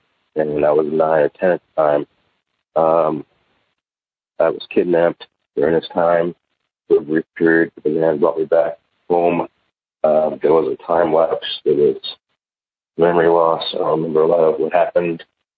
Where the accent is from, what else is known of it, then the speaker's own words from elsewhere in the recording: Staten Island, New York, United States; I'm from New York, Pennsylvania, but I'll just tell the brief story. It started when I was 3.5, 4 years old, living in Staten Island, New York, in my backyard.